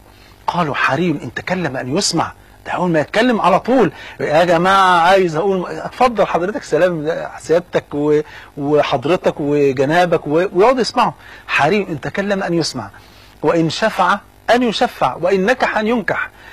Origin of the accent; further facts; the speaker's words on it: Egypt; زي ما بيقولوا كده المثل البلدي اللي عندنا في مصر